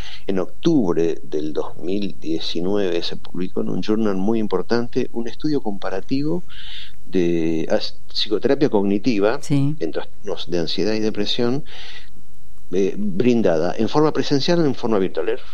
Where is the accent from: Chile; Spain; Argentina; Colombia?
Argentina; Buenos Aires; nosotros somos porteños, estamos acostumbrados a que en Buenos Aires vos salís